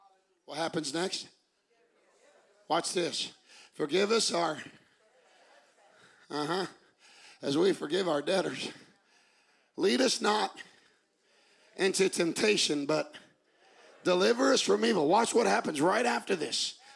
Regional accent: Texas, United States; And here I come from Texas. With some southern hospitality

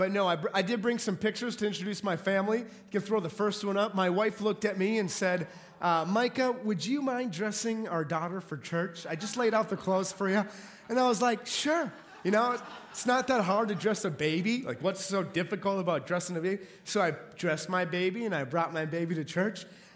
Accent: Minneapolis, Minnesota, United States; No, I am from Minneapolis, Minnesota. That's where we're from.

